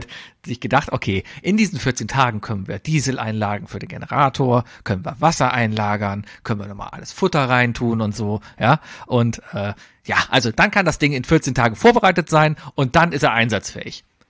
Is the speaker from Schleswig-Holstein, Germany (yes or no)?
no; Cologne, North Rhine-Westphalia, Germany; Ich bin Kölner, ja.